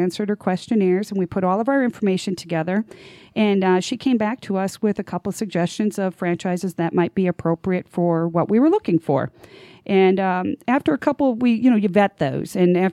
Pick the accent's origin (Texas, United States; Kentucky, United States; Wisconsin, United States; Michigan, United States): Wisconsin, United States; Green Bay; also born or lived in Arizona; So I was born and raised in Green Bay, so I like to tease people and tell them so I was a natural-born talker.